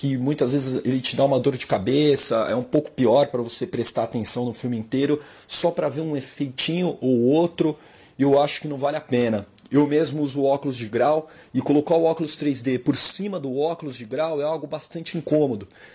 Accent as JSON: {"language": "Portuguese", "region": "São Paulo", "country": "Brazil", "said": "sou de São Paulo."}